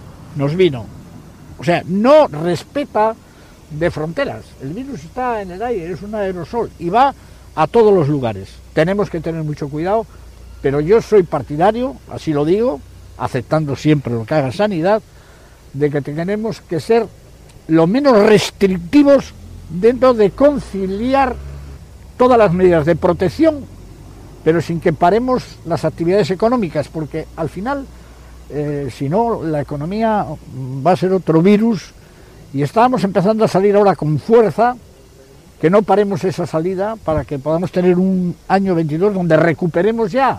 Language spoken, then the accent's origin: Spanish; Spain; Que los malos somos los españoles.